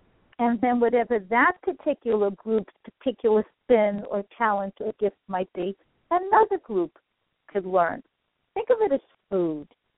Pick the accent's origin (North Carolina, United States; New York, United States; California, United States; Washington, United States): New York, United States; Now, I'm from New York, which is a wonderful place for that.